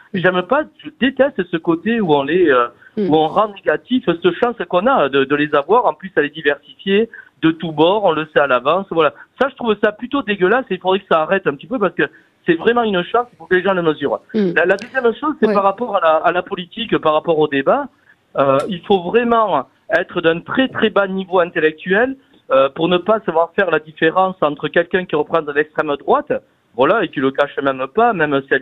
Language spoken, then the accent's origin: French; France; moi, je suis français, fier de l'être